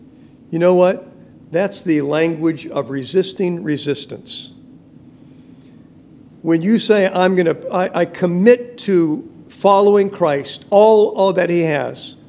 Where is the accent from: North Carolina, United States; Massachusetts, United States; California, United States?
California, United States; Fresno; Growing up in California, we used to have in Fresno called the Tuolumne fog.